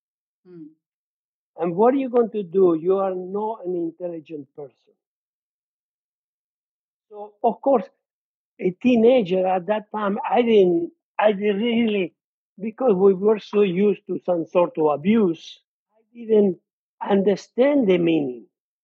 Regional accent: Italy; born there; English is a second language; I was born in Italy during World War II, in between Rome and Naples. Area of Monte Cassino, where there was a big battle there.

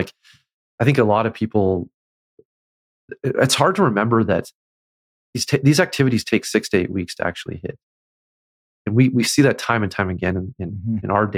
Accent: Canada; That's my Canadian upbringing. Normally people can't tell my accent, but I just gave myself away.

